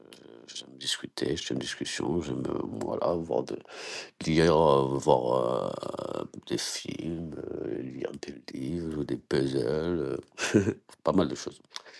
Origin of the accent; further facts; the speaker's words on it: Rueil-Malmaison, Île-de-France, France; enchanté. Je suis de l'Île-de-France, la région parisienne de Rueil-Malmaison.